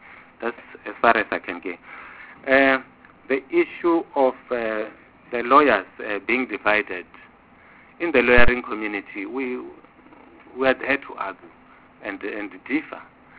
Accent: Limpopo, South Africa; now in Gauteng, South Africa; Myself, I come from Limpopo. I'm in Gauteng now.

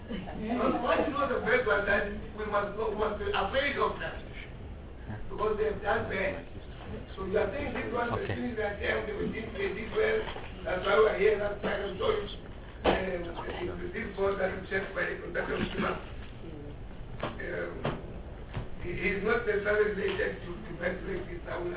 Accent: Mpumalanga, South Africa; I'm coming from Mpumalanga.

